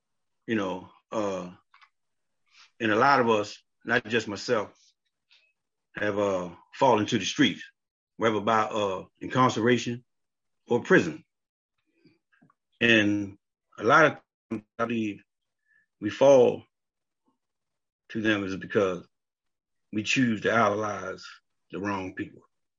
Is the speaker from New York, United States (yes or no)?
no; Baltimore, Maryland, United States; I'm from Baltimore City.